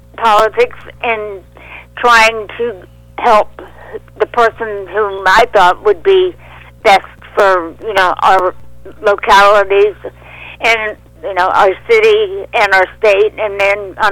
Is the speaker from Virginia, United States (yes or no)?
yes; Richmond, Virginia, United States; I grew up in Richmond, Virginia. Great, best time of the century to grow up. You know, during the 50s and 60s, and went to Catholic school, you know, practically raised by nuns